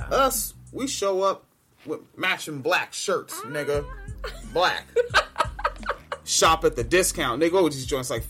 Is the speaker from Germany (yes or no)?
no; Spanaway, Washington, United States; also born or lived in Tacoma; I remember growing up in Washington State, from Spanaway to Tacoma, there was always a nice handful of black kids when I was a kid